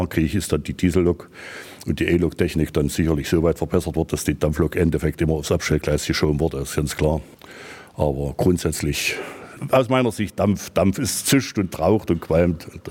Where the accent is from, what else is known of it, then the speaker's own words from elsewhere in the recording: Bad Dürrenberg, Saxony-Anhalt, Germany; Ich komme ja aus Bad Dürrenberg, das ist ungefähr 40 Minuten von hier.